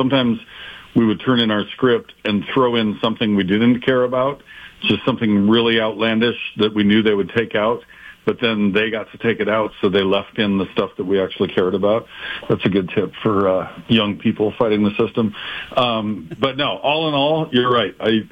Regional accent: Kent, Washington, United States; Well, I grew up in Kent, Washington, south of Seattle.

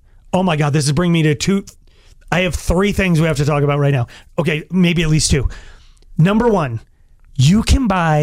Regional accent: Longmont, Colorado, United States; I grew up in Longmont, and so I grew up with the Rodriguezes, the Torres, the Gutierrez.

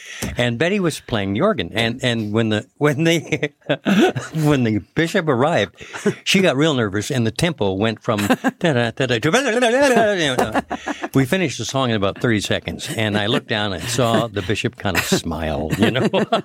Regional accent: London, Ontario, Canada; I'm going to be driving to London, Ontario, my hometown, visiting with my oldest sister, Francie.

